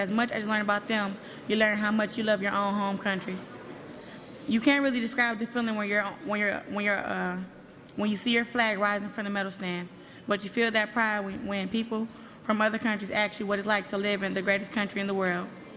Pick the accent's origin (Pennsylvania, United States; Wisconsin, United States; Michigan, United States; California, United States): Michigan, United States; Flint; I stand before you as a proud American, proud to have represented my hometown of Flint, the state of Michigan, and our great country at the Olympics.